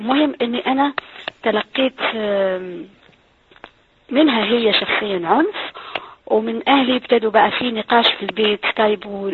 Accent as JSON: {"language": "Arabic", "region": "South Algeria", "country": "Algeria", "said": "أنا يا أصلي من الجزائر من جنوب الجزائر لست من جبال القبائل ولكن من جنوب الجزائر"}